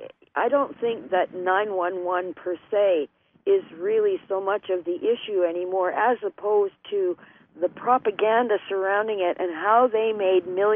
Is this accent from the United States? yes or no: no; Winnipeg, Manitoba, Canada; I was raised in Winnipeg.